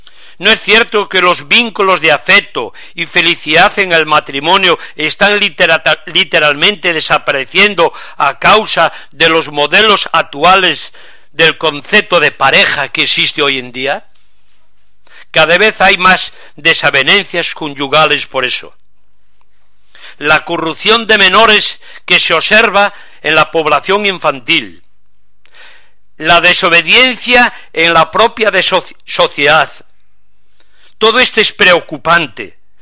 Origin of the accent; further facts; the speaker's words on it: Tui, Galicia, Spain; accent: Spanish; como podéis ver por mi acento, soy español. Y concretamente de una parte de España que es muy conocida en el mundo hispano por Galicia, o sea, los llamados gallegos. Vivo en una ciudad, un pueblo fronterizo con Portugal, se llama Tui